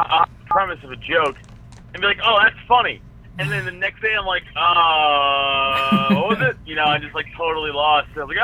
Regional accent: Staten Island, New York, United States; No, it's only about 50 minutes from Staten Island. I'm from Staten Island. New York.

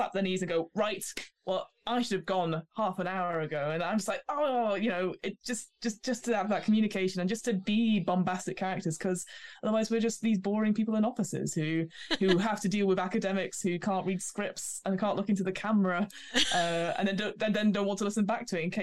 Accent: United Kingdom; because we're all British polite people in my current community

